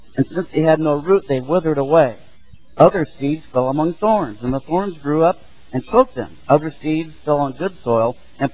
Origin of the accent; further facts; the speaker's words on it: Springfield, Illinois, United States; now in Ahwatukee, United States; I grew up in Springfield, Illinois, a town of about 100,000, so a medium-sized city, thank you very much.